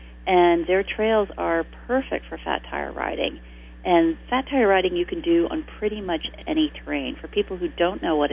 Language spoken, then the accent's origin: English; California, United States; Oh, good morning. Yes … I'm from Bay Area.